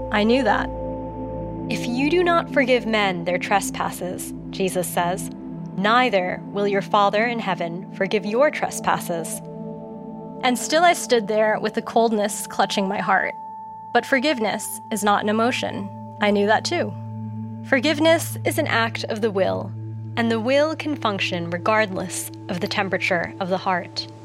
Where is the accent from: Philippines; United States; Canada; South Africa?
United States; New York; now in United Kingdom; Born and raised in New York, but I've been living in England for the past 5 years.